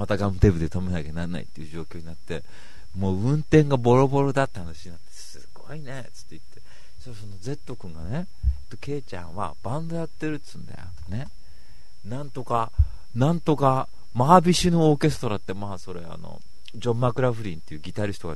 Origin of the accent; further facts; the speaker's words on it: Misawa, Aomori, Japan; 出身どこですかって、青森ですって言ったら、僕も青森なんですよ、三沢っすかって言われて、三沢ですよなんつって言って